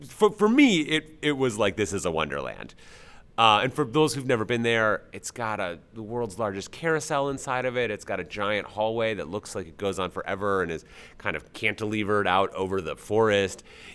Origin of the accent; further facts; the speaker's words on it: Minneapolis, Minnesota, United States; So I grew up in Minneapolis, and you know, I didn't travel anywhere exotic as a kid at all.